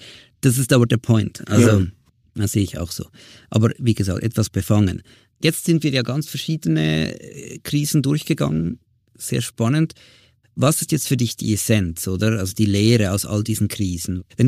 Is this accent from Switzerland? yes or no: yes; Switzerland; Glaubst du, wir machen uns da als Schweizer selber ein bisschen ein Eigentor